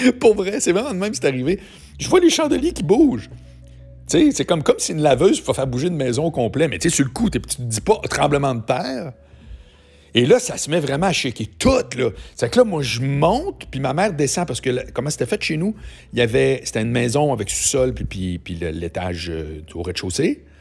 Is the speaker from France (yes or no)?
no; Quebec City, Quebec, Canada; Parce que les deux, on vient de Québec, mais on travaillait à Montréal.